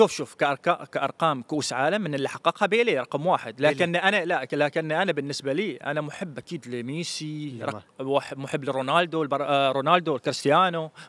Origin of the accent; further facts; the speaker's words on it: Morocco; أنا مغربي، أشجع المنتخب المغربي